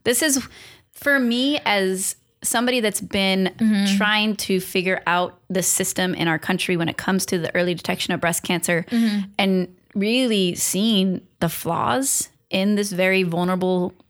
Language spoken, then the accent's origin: English; United States; So I'm listening to this as an American, right? I was born and raised here.